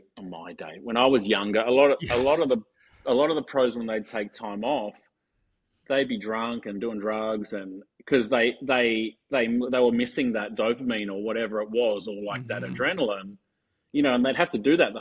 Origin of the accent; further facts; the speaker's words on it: Australia; Growing up in Australia, guys would be leaving 10 minutes before the leave time just to piss people off.